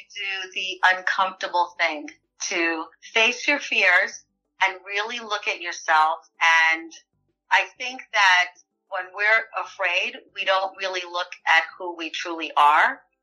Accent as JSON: {"language": "English", "region": "New York", "country": "United States", "tie": "born or raised there", "said": "My parents came from Puerto Rico to the Bronx when they were teenagers and met in the Bronx. I was born and raised in New York."}